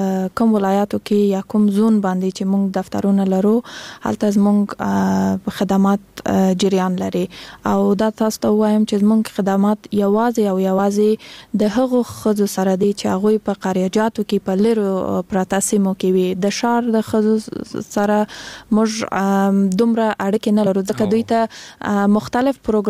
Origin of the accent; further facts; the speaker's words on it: Kandahar, Afghanistan; now in Kabul, Afghanistan; زه خپل د کندهار د ولایت یم